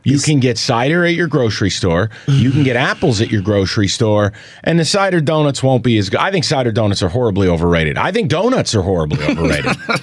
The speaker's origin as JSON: {"language": "English", "town": "Detroit", "region": "Michigan", "country": "United States", "said": "I'm from Metro Detroit."}